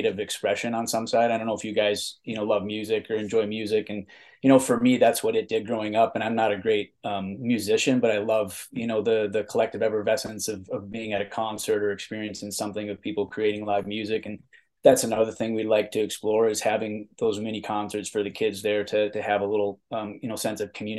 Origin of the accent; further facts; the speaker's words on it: Elk River, Minnesota, United States; I'm from Elk River, Minnesota, and we have a big family.